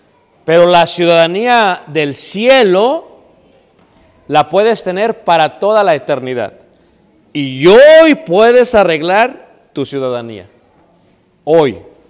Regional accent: Mexico; now in Elgin, United States; Yo soy mexicano.

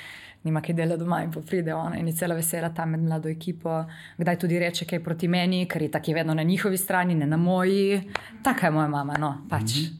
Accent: Primorska, Slovenia; Italija nam je veliki ziv, ampak po drugi strani jo zelo dosti čutimo, ker smo iz Primorske.

